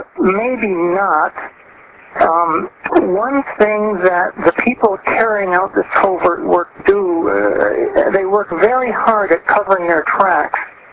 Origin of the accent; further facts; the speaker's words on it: United States; now in Canada; Okay, I'm originally an American citizen, and I moved to Canada and became a citizen.